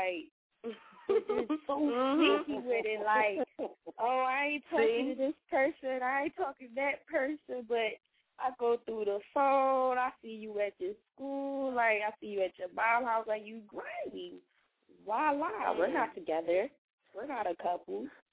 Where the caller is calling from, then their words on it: Philadelphia, Pennsylvania, United States; I'm calling from North Philly.